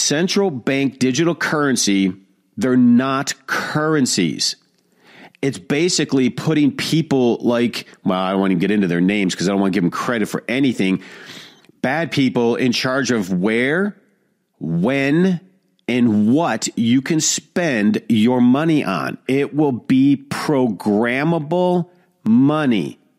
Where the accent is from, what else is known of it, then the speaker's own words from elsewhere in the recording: Detroit, Michigan, United States; I grew up middle class in Detroit, so I truly understand. We had a phenomenal life.